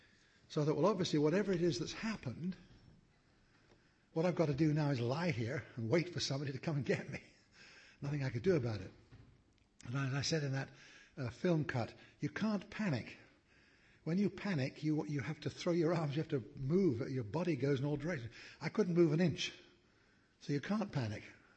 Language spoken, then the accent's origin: English; England, United Kingdom; And then I thought, being rather English, I thought, I don't want to just yell out, help.